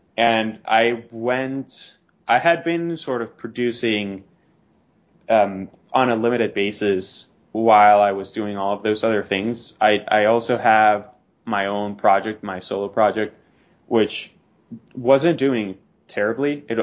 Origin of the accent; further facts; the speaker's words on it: Venezuela; I grew up in Venezuela, so I had sort of connections with the Latin scene and the Latin alternative scene.